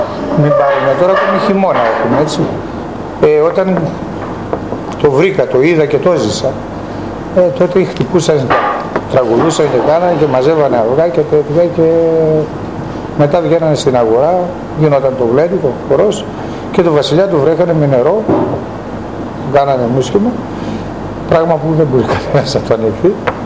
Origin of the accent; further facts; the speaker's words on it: Eastern Macedonia and Thrace, Greece; Θρακιώτης.